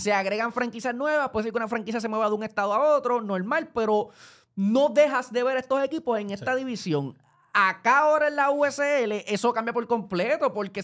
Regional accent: Cali, Valle del Cauca, Colombia; yo soy de Calle, yo me crié jugando en Taurino allá con Cuquito

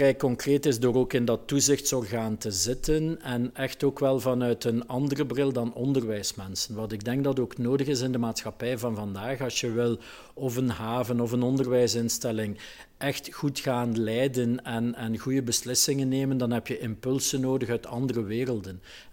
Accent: Ghent, East Flanders, Belgium; born there; Je hoort aan mijn accent, ik ben hier geboren, ik werk hier, ik leef hier.

